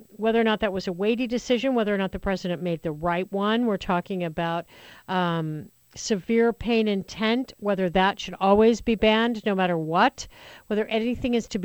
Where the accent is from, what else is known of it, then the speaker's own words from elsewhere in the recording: Colorado, United States; I grew up in Colorado, so I know whereof I speak, of Colorado spring snows.